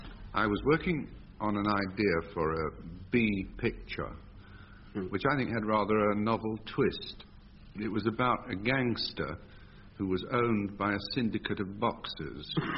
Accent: Hackney, London, United Kingdom; born there; Hackney, that's what we used to call a kipper.

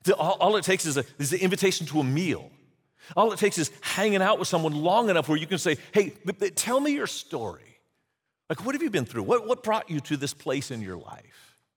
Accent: Sacramento, California, United States; also born or lived in Portland, Oregon; I was born in Portland, Oregon. And at age 4, my folks moved to Sacramento for my dad's job. I had an older brother, younger brother.

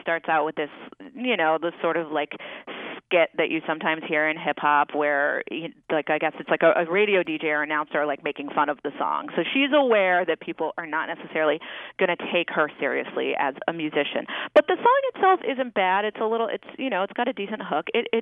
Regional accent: Midwest, United States; I'm a Midwesterner

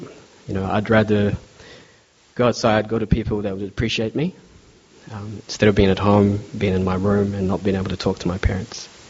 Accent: Philippines; I grew up in the Philippines, where about 90% of people who grew up, they grew up called as Christians.

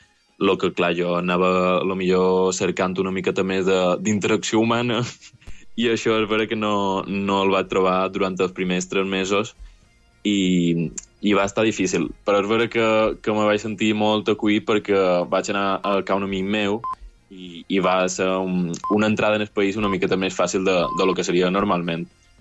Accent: Palma, Balearic Islands, Spain; now in Dublin, Ireland; jo que som de Palma, sí, més o menys és una ciutat grossa de Palma, el que no tan grossa com Dublín, no tan urbana, no tan internacional

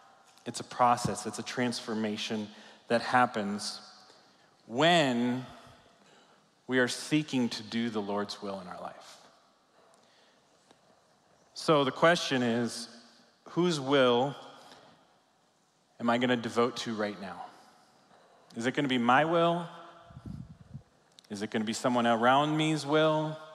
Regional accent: Florida, United States; also born or lived in Virginia / Michigan; now in Texas, United States; I was born and raised in Florida, spent a long time in Virginia going to school, spent a longer time in Michigan. Don't have any context to what Texas is

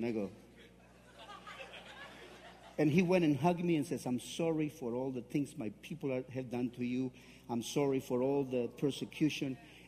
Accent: Mexico; accent: Texan; also born or lived in Texas, United States; I was born in Texas, actually. I'm sorry. I was. You can tell by my Texan accent, can you? But I was raised in Mexico, and in Mexico we get persecuted.

